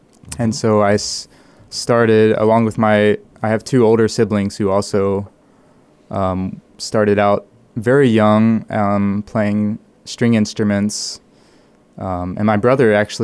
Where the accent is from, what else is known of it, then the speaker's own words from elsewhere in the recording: Nashville, Tennessee, United States; Yeah, I grew up in Music City, USA, Nashville, Tennessee.